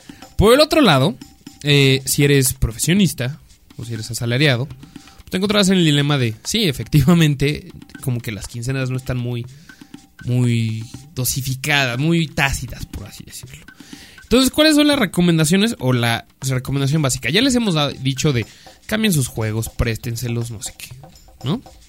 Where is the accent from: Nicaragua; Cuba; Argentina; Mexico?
Mexico; No somos japoneses, no somos irlandeses, no somos ucranianos, no somos de otros países. Somos mexicanos.